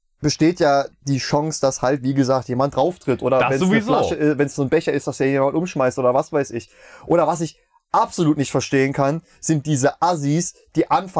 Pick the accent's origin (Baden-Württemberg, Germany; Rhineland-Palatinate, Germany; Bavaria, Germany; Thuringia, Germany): Thuringia, Germany; Meiningen; die Casino-Lichtspiele Meiningen